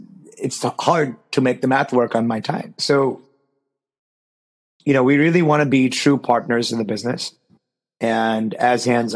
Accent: Pittsburgh, Pennsylvania, United States; I grew up in Pittsburgh, which is a sports town.

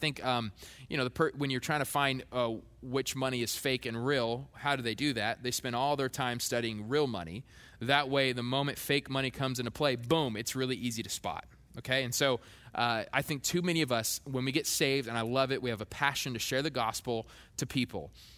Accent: Queen Creek, Arizona, United States; I grew up here in Queen Creek, okay?

